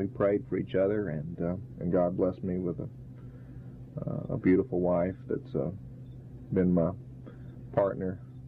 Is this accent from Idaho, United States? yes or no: no; Port Arthur, Texas, United States; And I grew up in Port Arthur, Texas, and eventually went off to Texas A&M to get a degree in environmental design and architecture.